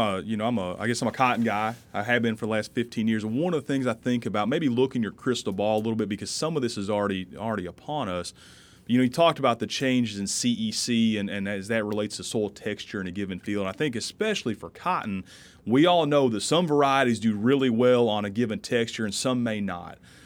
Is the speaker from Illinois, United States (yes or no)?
yes; Illinois, United States; now in Mississippi, United States; growing up in West Central Illinois, I grew up in corn and soybean country. So when I came to Mississippi, cotton was a little bit of a different animal for me.